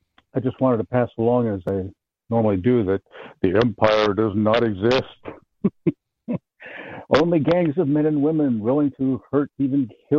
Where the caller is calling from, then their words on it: Coeur d'Alene, Idaho, United States; Coeur d'Alene, Idaho.